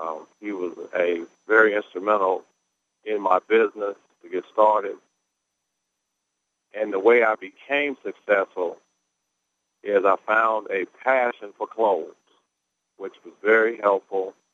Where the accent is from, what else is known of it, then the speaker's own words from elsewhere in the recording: Chicago, Illinois, United States; also born or lived in Memphis; for me is because I am from Chicago and I lived in Memphis, a lot of my friends who were playing in the NBA